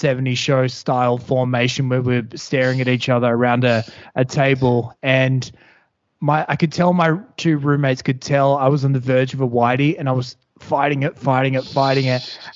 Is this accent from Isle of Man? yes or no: no; Joondalup, Western Australia, Australia; I grew up in the Joondalup area, and then me and a couple buddies, we were the first of our friendship group to move out.